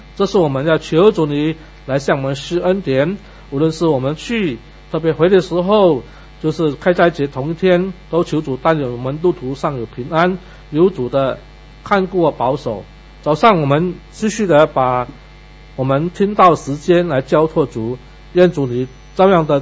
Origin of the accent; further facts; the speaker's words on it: Malaysia; 不好意思，因为我是从马来西亚过来的，我必须要多讲点。